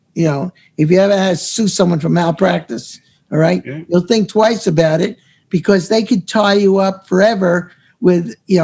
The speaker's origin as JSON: {"language": "English", "town": "Valley Stream", "region": "New York", "country": "United States", "tie": "born or raised there", "said": "I grew up in Valley Stream, Long Island. You know where that is? Valley Stream, Lynbrook."}